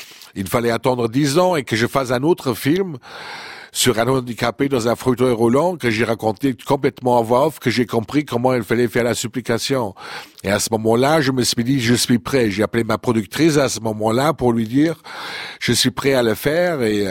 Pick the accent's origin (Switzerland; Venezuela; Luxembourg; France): Luxembourg; parce que je suis luxembourgeois